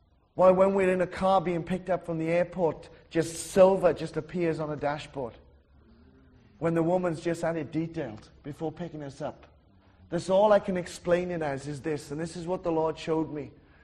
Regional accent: Wales, United Kingdom; I'm just a Welshman from a little little town in the valleys.

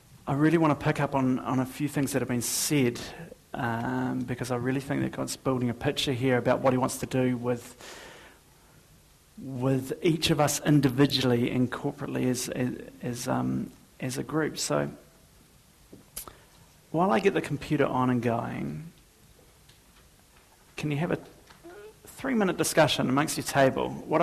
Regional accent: Dunedin, Otago, New Zealand; I'm from Dunedin.

